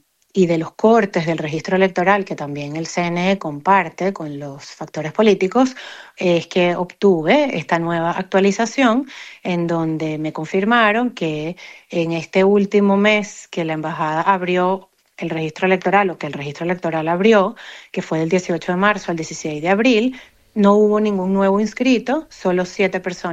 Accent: Venezuela; now in Australia; Me fui de Venezuela en el 2010, tengo 14 años en Australia, y me fui buscando un mejor futuro, me fui buscando seguridad, estabilidad y vivir en un país libre.

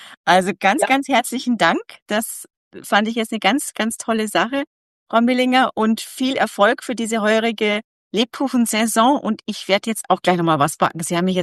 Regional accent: Bavaria, Germany; ich sag Leckerl, ich komme aus Bayern

